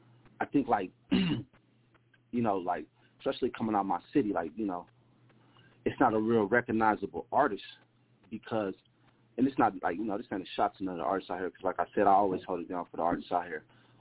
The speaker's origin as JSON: {"language": "English", "town": "Las Vegas", "region": "Nevada", "country": "United States", "said": "they think I'm from L.A. And I'm like, no, I'm from Vegas."}